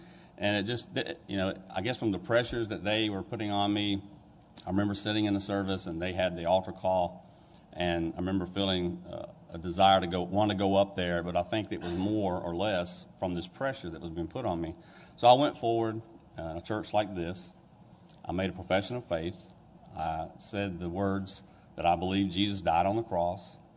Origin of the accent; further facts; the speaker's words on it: Georgia, United States; now in Colbert, United States; I was born in Baines County, Georgia, raised there all my life. Came from a family of 10 children.